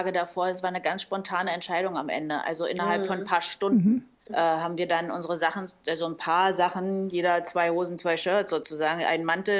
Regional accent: East Germany, Germany; so hat es früher bei uns in der DDR gerochen.

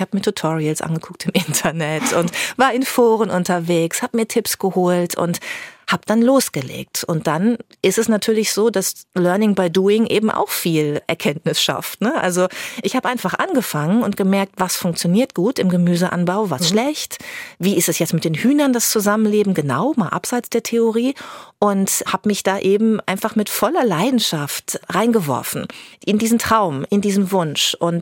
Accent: Bad Lippspringe, North Rhine-Westphalia, Germany; Ich bin sehr ländlich aufgewachsen in Bad Lippspringe am Teutoburger Wald und habe das sehr genossen, meine Kindheit in der Natur zu verbringen.

